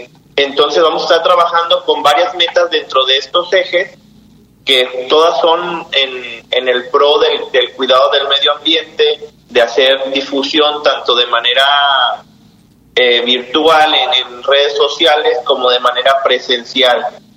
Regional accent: Talpa de Allende, Jalisco, Mexico; Así es, soy de aquí, de Talpa de Allende.

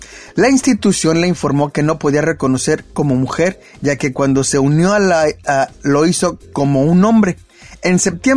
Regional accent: Mexico; Así somos los mexicanos.

